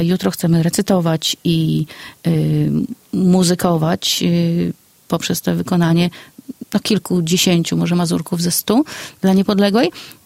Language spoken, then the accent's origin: Polish; Masovian Voivodeship, Poland; pochodzimy z Mazowsza